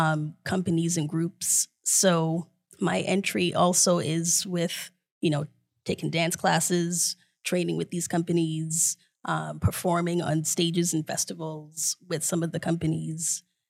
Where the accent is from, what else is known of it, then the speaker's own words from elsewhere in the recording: Toronto, Ontario, Canada; born there; I am Toronto born. So I'm Canadian in that sense. But my family is from Guyana, from South America. So the Afro-Guyanese lineage